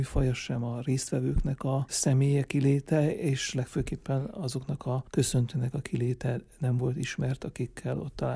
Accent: Székelyvaja, Mureș County, Romania; also born or lived in Szövérd; Édesapám lelkész, és lelkész családban nevelkedtem a Marosvásárhely közelében. Pici koromat Szövérden, és azt követően 20 éven keresztül Székelyvajában élt a család. Az elemiskoláimat Székelyvajában, Marosvásárhelytől 15 kilométerre egy szintiszta magyar református falu. Tehát itt töltöttem a gyerekkoromat

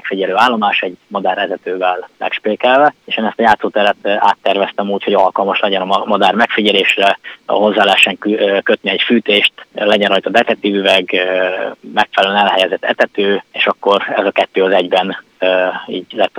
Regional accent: Bács-Kiskun, Hungary; Én itt nőttem fel ebben a közegben, és itt ismertem meg először saját magam az állatokat.

